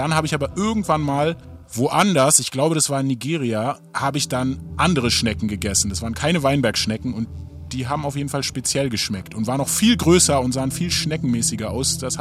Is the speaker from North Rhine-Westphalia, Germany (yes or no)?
no; Berlin, Germany; ich bin ein Berliner Rapper, aufgewachsen in Morbid, Nachbarbezirk von Wedding.